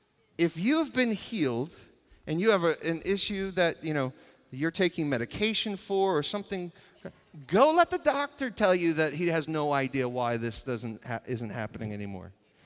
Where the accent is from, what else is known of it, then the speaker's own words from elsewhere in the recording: New York City, New York, United States; And I grew up in New York City where you play every sport all year round, 365 days